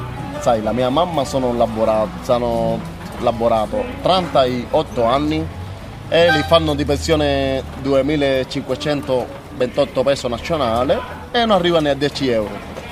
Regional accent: Cuba; Italian is a second language; sono cubano, però qualche volta che si prende qualche cliente turista perché parlo 2 o 3 lingue, no?

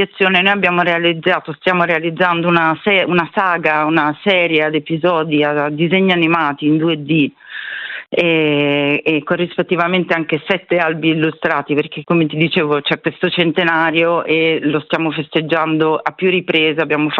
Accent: Milan, Lombardy, Italy; da Milano, da Milano

